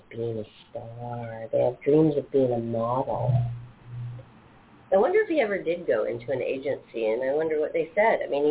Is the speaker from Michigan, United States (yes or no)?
no; Seattle, Washington, United States; I'm not from California. I'm from Seattle, Washington, the great Northwest, Johnny.